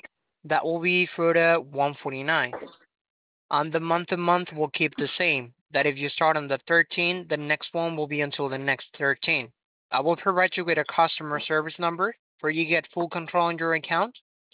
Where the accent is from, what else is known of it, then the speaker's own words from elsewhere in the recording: New Jersey, United States; moved away; but we come from New Jersey. I mean, we just recently moved. It's been a couple of years.